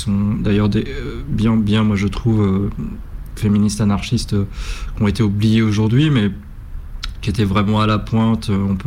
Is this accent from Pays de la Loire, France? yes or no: no; Paris, Île-de-France, France; comme je suis plutôt, enfin j'étais plutôt parisien, maintenant je suis breton